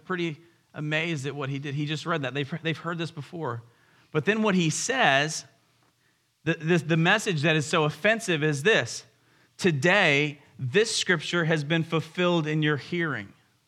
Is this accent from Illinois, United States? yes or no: no; Powhatan, Virginia, United States; I'm so glad, even though I grew up in Powhatan, this is my hometown.